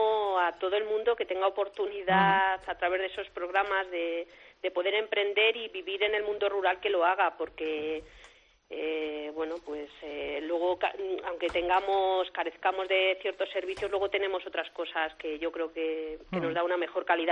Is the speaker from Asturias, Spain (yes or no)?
no; Sayatón, Castilla-La Mancha, Spain; porque hablo de Sayatón pues porque es mi pueblo